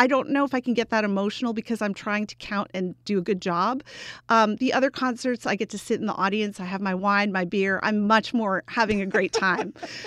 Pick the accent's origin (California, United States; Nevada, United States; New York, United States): New York, United States; Rochester; Robert's from Buffalo, New York. I'm from Rochester, New York. We have a house in Saratoga Springs.